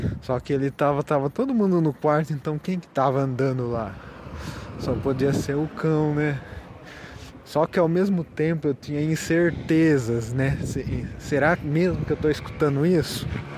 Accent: Sorocaba, São Paulo, Brazil; born there; Eu nunca morei no sítio. Eu nasci em Sorocaba, na cidade

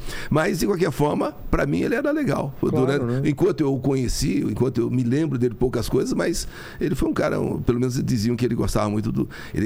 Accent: Paranagi, Paraná, Brazil; born there; mas na verdade eu nasci em Paranagi

